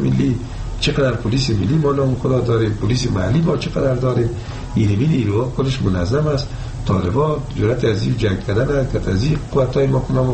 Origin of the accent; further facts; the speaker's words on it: Afghanistan; ما افغان هستیم